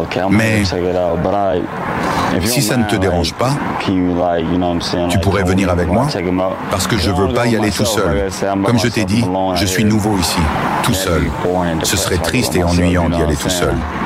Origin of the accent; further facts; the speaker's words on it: Cincinnati, Ohio, United States; Je viens de Cincinnati, dans l'Ohio. Là-bas, il n'y a pas grand-chose, alors j'ai voulu tester quelque chose de nouveau.